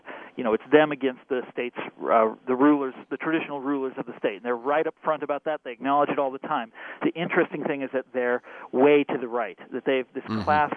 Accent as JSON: {"language": "English", "region": "Kansas", "country": "United States", "said": "Well, I'm now a professional Kansan."}